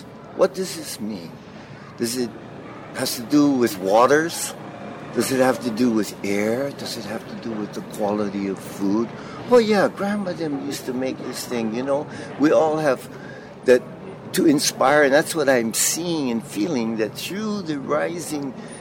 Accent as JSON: {"language": "English", "region": "Hawaii", "country": "United States", "tie": "born there", "said": "I was born in Hawaii, my mother's Hawaiian, Chinese and stuff, where I have various indigenous roots"}